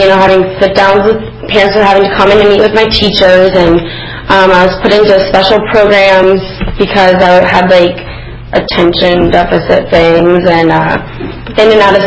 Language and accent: English; Orlando, Florida, United States; I was born and raised in down in Orlando, Florida, to two very young parents